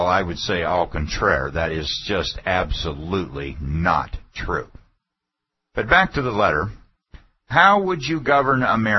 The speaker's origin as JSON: {"language": "English", "town": "Fairbanks", "region": "Alaska", "country": "United States", "tie": "born or raised there", "said": "I grew up in Fairbanks, a few hundred miles north of Wasilla. I was proud to live on the frontier, far from civilization, and like many Alaskans, I lived in a log house on a dirt road"}